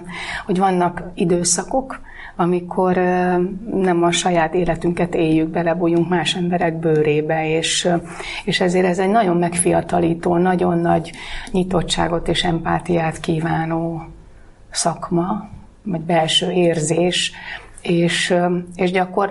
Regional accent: Sopron, Győr-Moson-Sopron, Hungary; Én soproni származású vagyok, illetve Csapodi, és aztán Sopronban gyerekeskedtem, meg ott jártam iskolába.

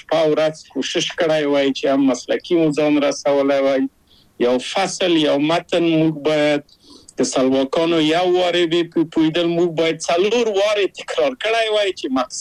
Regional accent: Kabul, Afghanistan; moved away; also born or lived in Czechoslovakia; زه له کابله په یو دولتي بورس چکسلواکیا ته راغلم.

